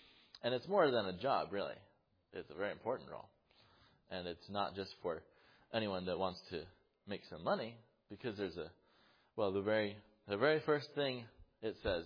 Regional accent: Mount Morris, New York, United States; born there; I was born in Mount Morris, New York. It wasn't any of my choosing. I don't remember it. But it happened. But I was born again, actually in the same house in Mount Morris, New York, praise the Lord, as a young boy.

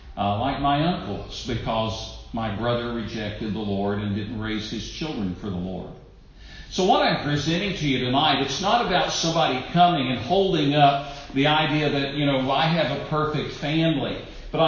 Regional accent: Tennessee, United States; But I grew up Scots-Irish. Our family lived in Scotland 400 years ago

